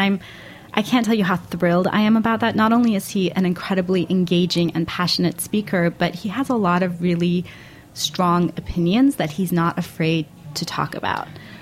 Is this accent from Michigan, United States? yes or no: no; Seattle, Washington, United States; And we're both from the Seattle area.